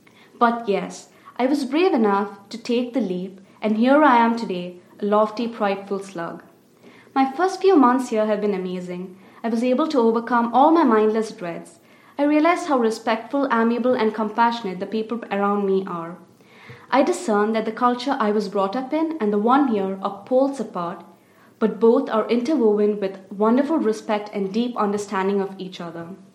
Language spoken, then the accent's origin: English; India; accent: Indian; feared of being teased for my Indian accent.